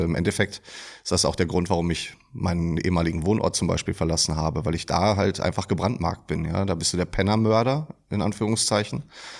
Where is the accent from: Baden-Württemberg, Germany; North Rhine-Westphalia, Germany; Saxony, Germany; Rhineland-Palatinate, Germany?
North Rhine-Westphalia, Germany; Dortmund; ich komme aus der Dortmunder Nordstadt